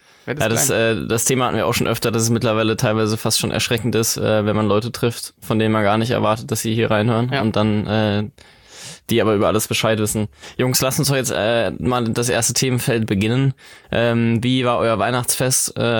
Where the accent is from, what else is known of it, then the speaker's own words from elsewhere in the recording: Giessen, Hesse, Germany; Ich bin immer noch hier in Gießen, in meiner Heimat, wo ich geboren bin